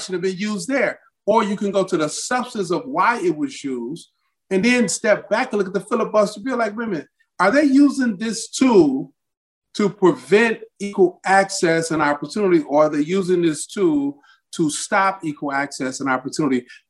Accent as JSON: {"language": "English", "town": "Detroit", "region": "Michigan", "country": "United States", "tie": "born or raised there", "said": "Grew up Detroit, Michigan."}